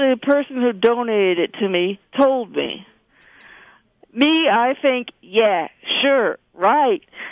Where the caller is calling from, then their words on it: Rochester, United States; I'm Rochester.